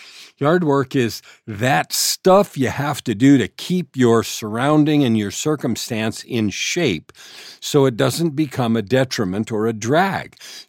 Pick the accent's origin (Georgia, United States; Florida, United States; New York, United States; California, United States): California, United States; San Francisco; born there; I've always lived in sort of a suburban area. I was born in San Francisco, and my first very few years, 3 years, I think, were in an apartment.